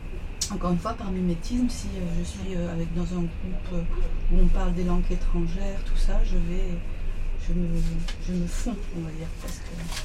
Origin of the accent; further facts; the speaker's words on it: Marseille, Provence-Alpes-Côte d'Azur, France; born there; j'ai un accent très. Alors, ça dépend. En plus, je suis née à Marseille, donc là, l'accent est très chantant.